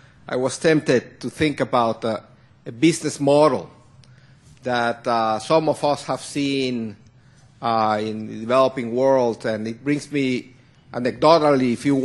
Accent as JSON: {"language": "English", "country": "Guatemala", "said": "I'm visiting my home country, Guatemala"}